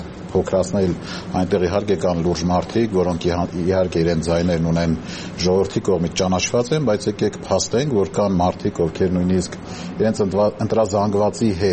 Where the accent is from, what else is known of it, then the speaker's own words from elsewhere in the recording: Spitak, Lori, Armenia; Օրինակ ես ծնունդով Սպիտակից եմ